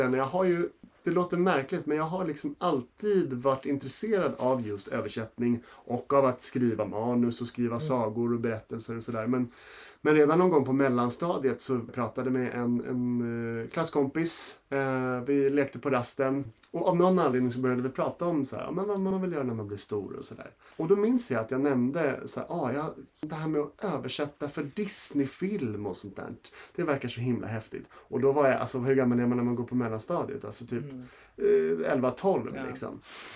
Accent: Nynäshamn, Stockholm County, Sweden; now in Stockholm, Sweden; som sagt. Jag 37 år gammal, född och uppvuxen i Nynäshamn, men bor i Stockholm liksom hela mitt vuxna liv.

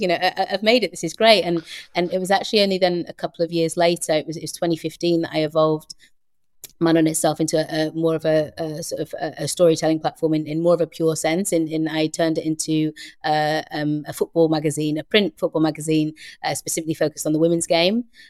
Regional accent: England, United Kingdom; I'm like, well, I'm from England

